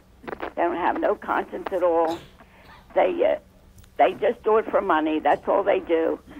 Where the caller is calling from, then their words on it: Woodbury, New Jersey, United States; from Woodbury, New Jersey.